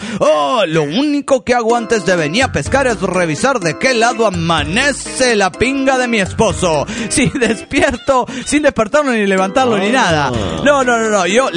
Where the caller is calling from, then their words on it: Los Cabos, Baja California Sur, Mexico; de Los Cabos, Baja California Sur.